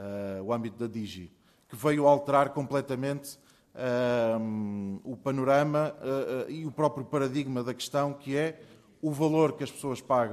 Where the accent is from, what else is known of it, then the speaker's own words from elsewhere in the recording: Portugal; Somos portugueses, somos todos portugueses